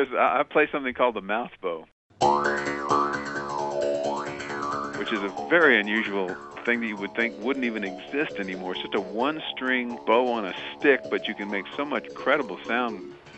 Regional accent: Texas, United States; And I grew up in Texas, so I come from a real family of storytellers.

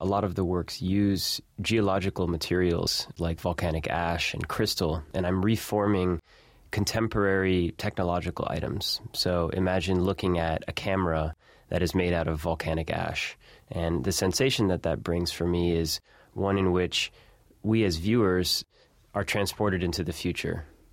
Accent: Miami, Florida, United States; also born or lived in Cleveland; now in New York, United States; Well, I was born in Cleveland, and I grew up in Miami, and now I live in New York.

